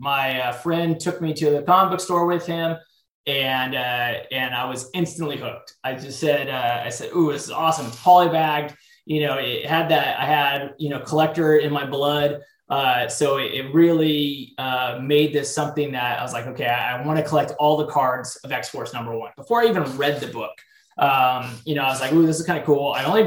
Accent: San Diego, California, United States; I'm in San Diego at this time. I grew up in San Diego, California

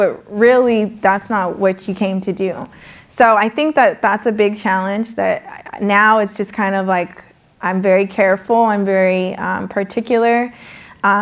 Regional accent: California, United States; And that's how I ended up growing up in Silicon Valley.

